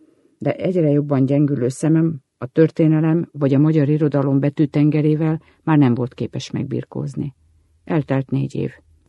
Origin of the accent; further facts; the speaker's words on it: Ozora, Tolna, Hungary; born there; Tolna megyében Ozorán születtem.